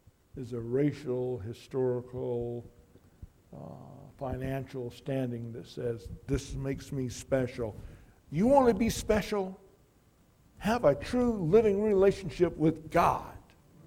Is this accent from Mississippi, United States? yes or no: yes; Mississippi, United States; born there; also born or lived in Wisconsin / Illinois; my language is broken up between Mississippi in Wisconsin and Illinois. I was born in Mississippi, but I've lived more in the north than I have in the south.